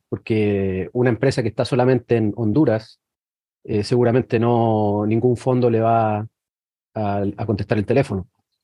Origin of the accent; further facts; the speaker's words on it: Chile; lo digo como chileno